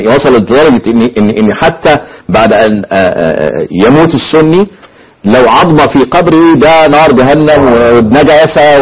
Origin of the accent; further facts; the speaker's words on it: Upper Egypt, Egypt; في ارض بيسموها عندنا في الصعيد الجزائر يعني